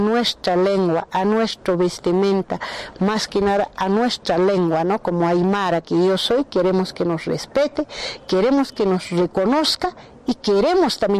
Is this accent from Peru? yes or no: yes; Peru; también existimos, este pueblo aymara, pueblo quechua, aguaruna, asianinca, existe, somos peruanos también